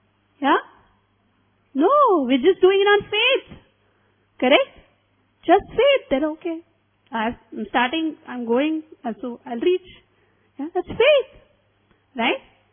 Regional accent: Mumbai, Maharashtra, India; We are all from Mumbai, most of us, I believe.

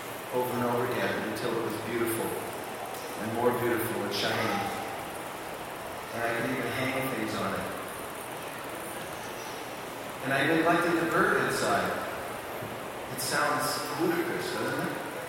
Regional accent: California, United States; I'm from California. And there are deserts also.

